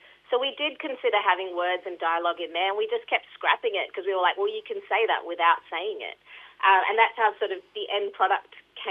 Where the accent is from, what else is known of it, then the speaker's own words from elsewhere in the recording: India; now in Australia; I'm an Indian immigrant, I'm a woman